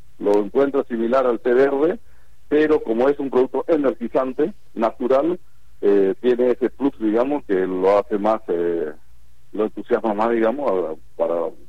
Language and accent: Spanish; Misiones, Argentina; creo que hay un interés para Misiones, de donde soy, es una gran oportunidad